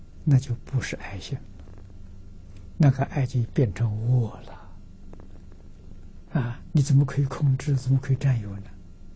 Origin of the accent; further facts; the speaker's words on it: China; 我们中国人讲缺德，最重要的第一德了